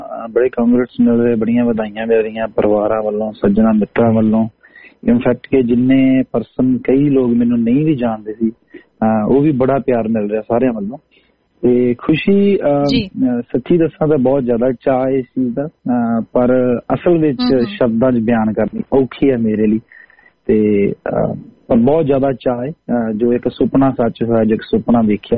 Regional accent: Zira, Punjab, India; also born or lived in Basti Bootewala; ਮੇਰਾ ਜਨਮ ਅਸਲ ਚ ਮੇਰੇ ਜੱਦੀ ਕੁਸ਼ਤੀ ਪਿੰਡ ਬਸਤੀ ਬੂਟੇ ਵਾਲੇ ਵਿਖੇ ਤਹਿਸੀਲ ਜ਼ੀਰਾ ਜ਼ਿਲ੍ਹਾ ਫਿਰੋਜ਼ਪੁਰ … ਦੇ ਮਾਤਾ ਜੀ ਸੁਖਚਿੰਦਰ ਕੌਰ ਜੀ ਦੀ ਕੁੱਖੋਂ ਮੇਰਾ ਜਨਮ ਹੋਇਆ ਤੇ ਮੈਂ ਆਪਣੇ ਜਿਹੜੇ ਮੁੱਢਲੇ ਜਿਹੜੀ ਪੜ੍ਹਾਈ ਜਿਹੜੀ ਕੀਤੀ ਹੋਈ ਲੋਕਲ ਸ਼ਹਿਰ ਜ਼ੀਰਾ ਵਿਖੇ ਕੀਤੀ ਹੈ

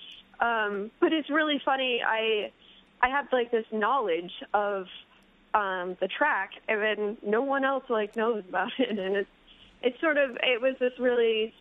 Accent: Vermont, United States; because I grew up in Vermont.

